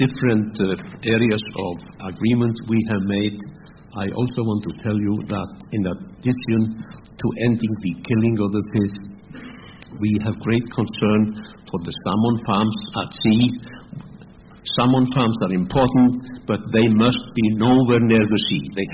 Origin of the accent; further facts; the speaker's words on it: Iceland; I come from Iceland, which is a fishy nation